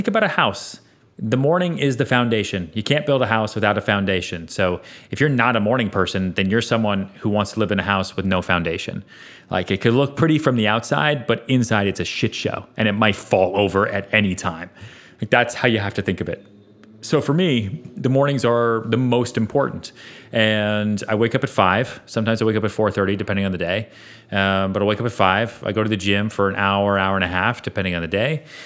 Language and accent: English; Sweden; We're both from Sweden.